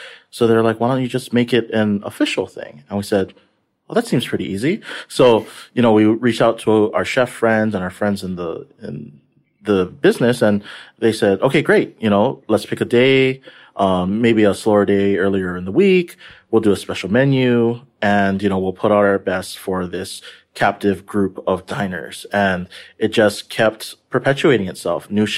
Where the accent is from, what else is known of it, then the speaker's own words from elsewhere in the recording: Hawaii, United States; So, born and raised in Hawaii as well, went away to the mainland in Chicago for college, and then graduated in a not-so-great, you know, time in 2009